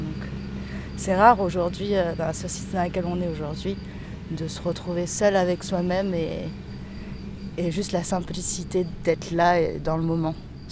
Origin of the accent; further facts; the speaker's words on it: Auvergne-Rhône-Alpes, France; En fait, je suis de Haute-Savoie, moi.